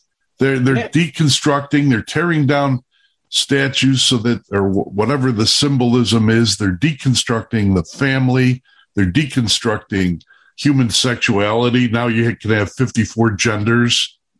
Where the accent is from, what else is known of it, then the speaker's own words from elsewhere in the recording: Chicago, Illinois, United States; We're from Chicago.